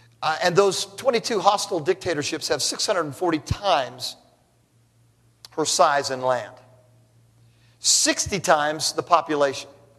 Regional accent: California, United States; Now, I didn't say that because I'm from California, okay?

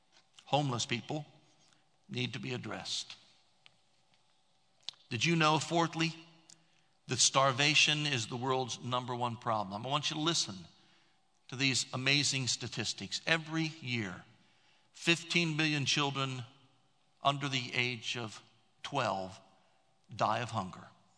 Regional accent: Columbus, Ohio, United States; when I was a little boy growing up in Columbus, Ohio.

